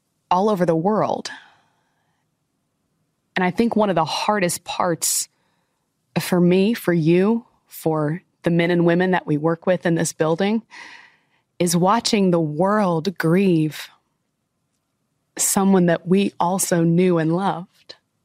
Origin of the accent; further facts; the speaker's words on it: Florida, United States; I grew up in Florida and was a Bulls fan.